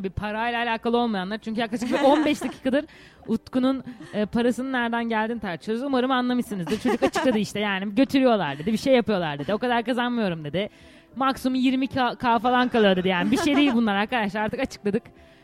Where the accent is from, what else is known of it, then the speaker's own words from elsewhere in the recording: Samsun, Turkey; Gerçekten bir Samsunlu olarak.